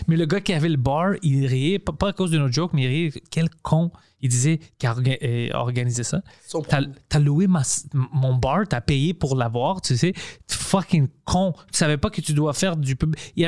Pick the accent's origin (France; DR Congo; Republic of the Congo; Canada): Canada; Montreal, Quebec; à cause que je viens du Parkex, j'étais plus agressif.